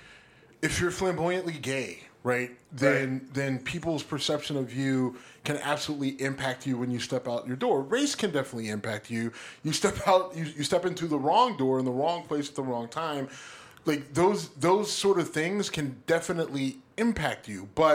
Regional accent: Youngstown, Ohio, United States; I grew up in Youngstown, Ohio. Trust me. I still hear colored a lot.

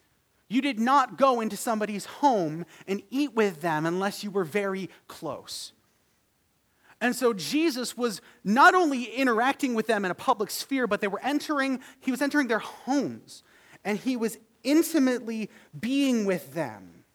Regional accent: Fredericton, New Brunswick, Canada; I think of my brother who should have died on the streets of Fredericton, my hometown, after an accident

